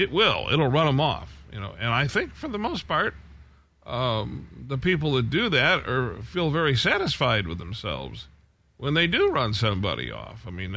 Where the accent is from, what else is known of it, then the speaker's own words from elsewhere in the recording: Detroit, Michigan, United States; well, hey, I'm originally from Detroit.